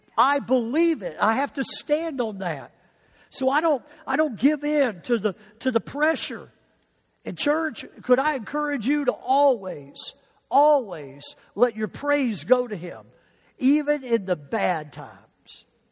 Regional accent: Mobile, Alabama, United States; I grew up in Pleasant Valley Assembly of God in Mobile, Alabama.

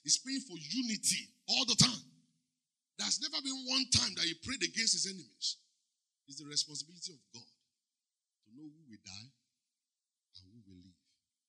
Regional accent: Nigeria; So the first thing as a Nigerian, tell me what is the first thing I would think.

